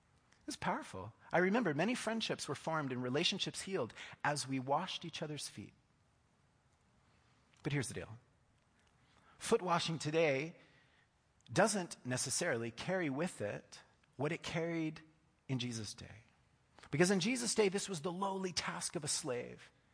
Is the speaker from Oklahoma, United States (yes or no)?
yes; Oklahoma, United States; My youth group, growing up in Oklahoma, practiced foot washing once a year.